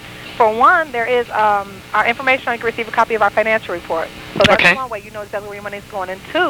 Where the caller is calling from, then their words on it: Dearborn, Michigan, United States; but I am calling you from Dearborn, Michigan.